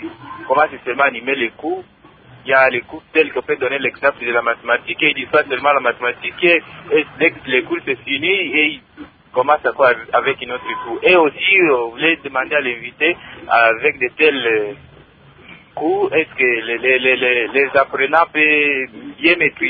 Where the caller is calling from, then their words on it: Faradje, Haut-Uélé, DR Congo; Ici, chez nous, à Faradje, il y a aussi les centres de rattrapage pour nous.